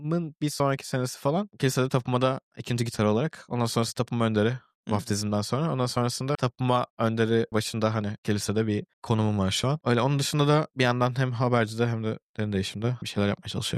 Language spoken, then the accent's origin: Turkish; Istanbul, Turkey; also born or lived in İzmir / Selçuk; Ben İzmir'de doğdum. Yani öyle başladı benim hayatım. Ondan sonrasında bir süre Selçuk'ta kaldık. Sonrasında İstanbul'a taşınıp hani bütün eğitim öğretimi orada tamamladım.